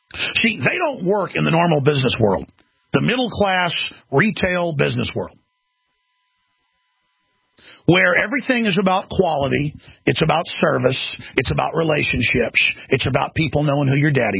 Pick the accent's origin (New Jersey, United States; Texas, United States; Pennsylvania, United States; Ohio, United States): Texas, United States; Dallas; the DFW area, the Dallas-Fort Worth area, my hometown, the Metroplex, site of patient zero.